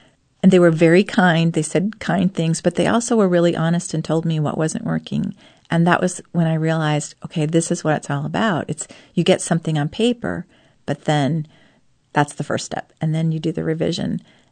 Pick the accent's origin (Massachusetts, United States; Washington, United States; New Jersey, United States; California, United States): Washington, United States; Seattle; I mean, we grew up in the Seattle area. We don't get too many wild horses.